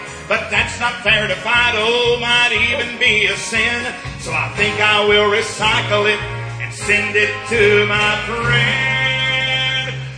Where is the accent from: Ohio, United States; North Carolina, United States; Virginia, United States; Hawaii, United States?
North Carolina, United States; Hayes; We're from Hayes, North Carolina. That's a suburb of Trap Hill. It says Hayes on both sides of the sign. So we live in a little small town.